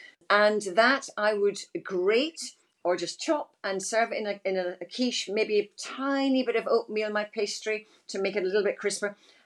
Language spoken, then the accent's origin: English; Dundee, Scotland, United Kingdom; it was kind of invented in Dundee, my hometown, in the 1920s.